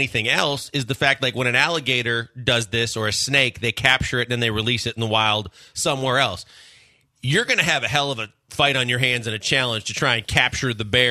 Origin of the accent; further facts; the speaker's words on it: Lake Michigan, United States; I grew up on Lake Michigan, and a lot of my friends even here still love to go fishing